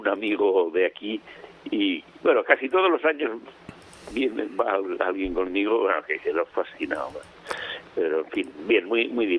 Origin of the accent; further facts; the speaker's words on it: Miranda de Ebro, Castile and León, Spain; born there; una romería que se celebra en el pueblo donde nací, en Miranda de Ebro